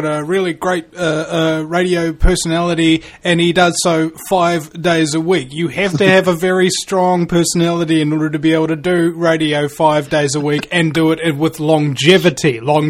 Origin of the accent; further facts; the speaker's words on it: New Zealand; I'm a New Zealander